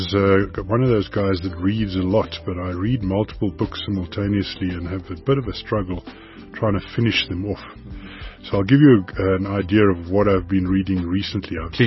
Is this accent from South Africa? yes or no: yes; Cape Town, Western Cape, South Africa; we grew up in Cape Town.